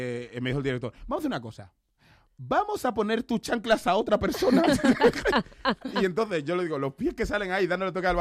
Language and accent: Spanish; Madrid, Community of Madrid, Spain; Y yo le digo, pero vamos a ver, si vengo de Vallecas.